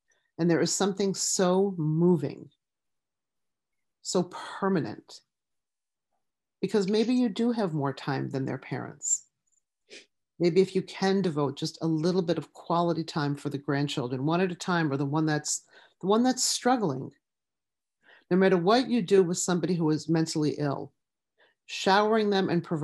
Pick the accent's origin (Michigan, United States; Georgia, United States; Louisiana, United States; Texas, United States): Michigan, United States; Detroit; I'm from Detroit, these cold winter mornings